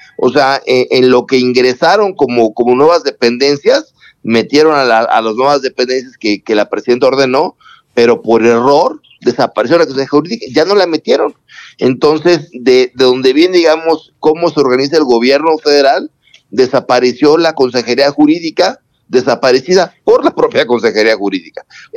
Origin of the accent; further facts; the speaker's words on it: Mexico; los que estamos pagando los platos rotos somos todos los mexicanos.